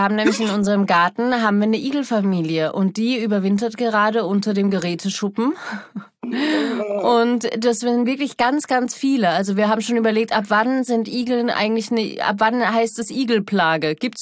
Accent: Vienna, Austria; Also ich bin sehr Wien verwurzelt. Deswegen würde ich auch immer sagen, ich komme aus Wien, obwohl ich eigentlich eine deutsche Staatsbürgerschaft habe.

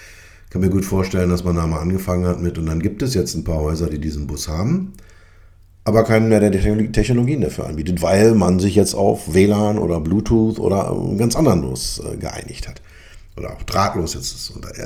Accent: Berlin, Germany; Berlin ist für mich ja sowieso als Berliner immer eine Reise wert.

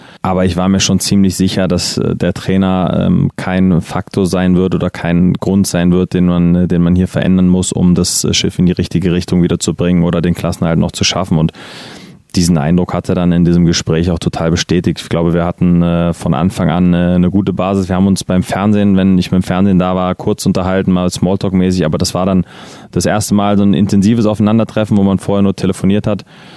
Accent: Neukirchen, Hesse, Germany; Nordhessen. Okay, okay. Aber wir, da wo ich wohne, okay. in Neukirchen, wo ich groß geworden bin, Schrecksbach, das ist so der südlichste Zipfel von Nordhessen.

